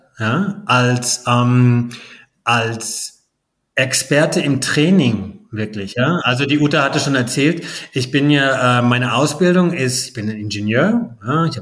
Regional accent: Baden-Württemberg, Germany; ich bin aufgewachsen im Schwarzwald, Also am Hochrhein, wunderschön

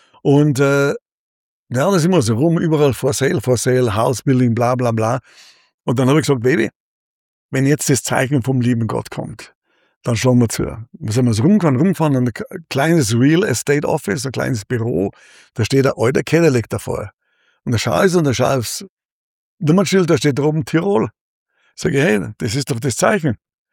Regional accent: Germany; Dann sage ich einfach, ich bin Deutscher, ich lebe teilweise hier, ich interessiere mich auch für eure Kultur.

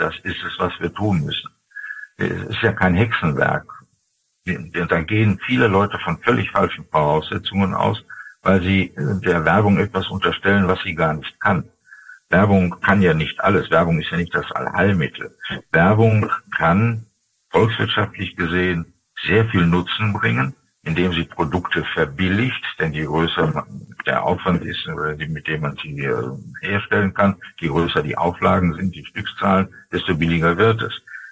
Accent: Dortmund, North Rhine-Westphalia, Germany; zum Beispiel in meiner Heimatstadt Dortmund nur in Fußgängerbezirken

